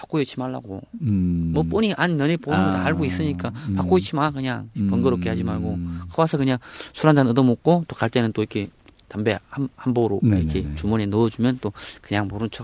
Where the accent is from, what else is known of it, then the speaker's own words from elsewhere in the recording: Chongjin, North Hamgyong, North Korea; 제가 고향은 청진인데 길주에 이게 백부님 큰아버님이 사셔가지고 그쪽에 많이 가 있었습니다.